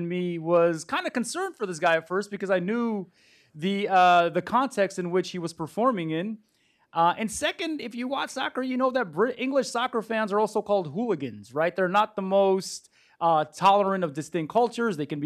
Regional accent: Detroit, Michigan, United States; And I'm from Detroit, so I'm used to dark alleys.

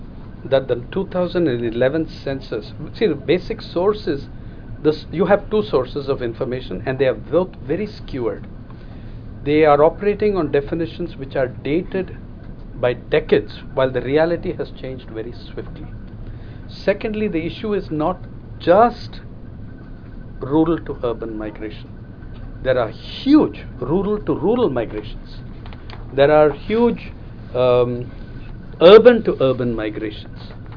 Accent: Tamil Nadu, India; also born or lived in Delhi; now in Mumbai, India; my parents were. One came from Berhampur in Odisha, and what is now Odisha? One came from Kakinada in Andhra Pradesh. I was born and brought up in Tamil Nadu. I went on to do my higher education in Delhi, and I'm now living in Mumbai.

